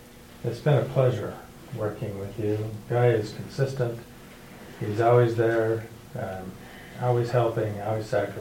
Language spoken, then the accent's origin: English; Montana, United States; But I grew up in Montana, and you know, we hadn't been to Utah very much